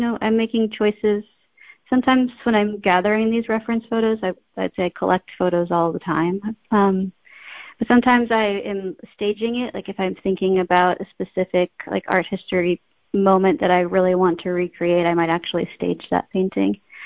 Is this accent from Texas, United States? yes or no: yes; Texas, United States; So I grew up in Texas, and that's where I met my teacher, Yannick, in high school